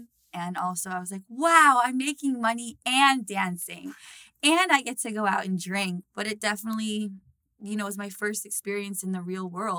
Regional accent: New York City, New York, United States; You know, I'm proud to say that I grew up in the Bronx. That's where my dad was raised.

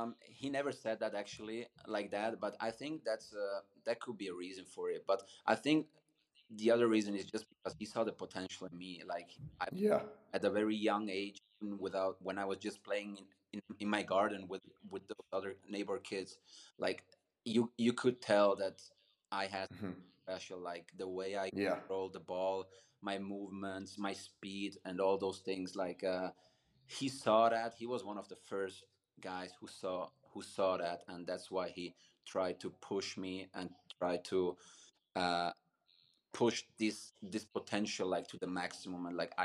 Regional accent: Liechtenstein; So I often say, like, when people ask me from other places, other countries, like, where are you from? I often say Switzerland, because people don't know Liechtenstein as good as maybe.

